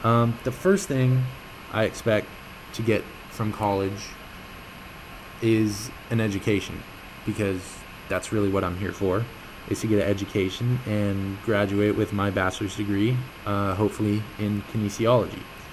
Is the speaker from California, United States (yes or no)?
yes; Carmel, California, United States; I am from Carmel, California. That is a town about seven and a half hours north of here.